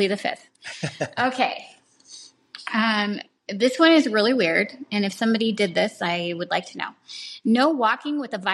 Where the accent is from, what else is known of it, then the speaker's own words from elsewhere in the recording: California, United States; In San Francisco, okay, this is really weird because I am from the Bay Area also.